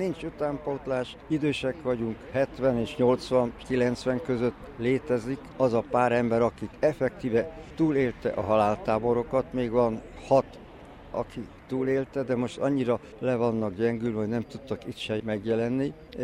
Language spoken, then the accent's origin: Hungarian; Brașov, Brașov County, Romania; also born or lived in Budapest; Én 39-ben születtem, mint gyermek, budapesti gettóba, spanyol védettházba húztuk végig a háborút, és miután a szovjet hadsereg felszabadította Budapestet, akkor hazajöttünk Brassóba, illetve Romániába.